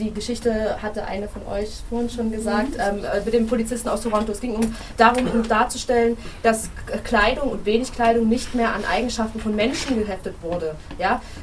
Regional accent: Russia; German is a second language; now in Germany; Ich komme aus Russland.

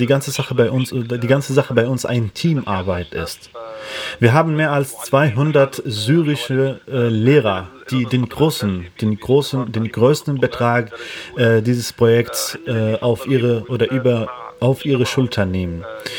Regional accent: Syria; Weil wir als Syrer das Ziel haben, zurück in Heimatland zu kehren

